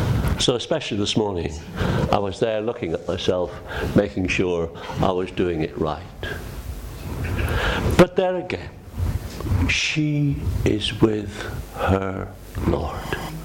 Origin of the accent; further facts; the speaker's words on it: Wales, United Kingdom; We lost the rugby yesterday. As a Welshman, it hurts hard.